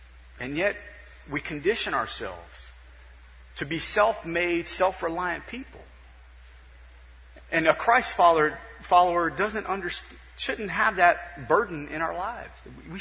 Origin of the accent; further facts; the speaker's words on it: Nebraska, United States; We grew up in Nebraska a lot of our early part of our life, and things got cold outside in the winter